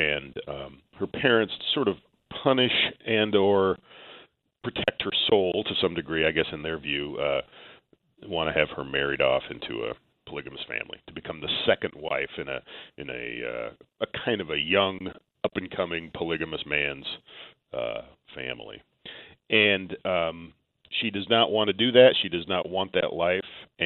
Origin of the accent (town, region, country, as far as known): Gooding, Idaho, United States; born or raised there